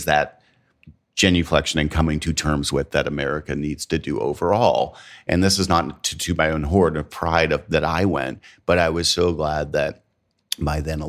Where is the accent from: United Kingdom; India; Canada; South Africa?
Canada; now in United States; I'm Canadian and I live in the South. Mm-hmm. I am not from the South. I was not born here.